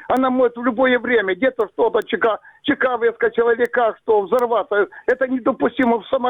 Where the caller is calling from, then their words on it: Crimea, Ukraine; Алло, да, я вам звоню из Крыма.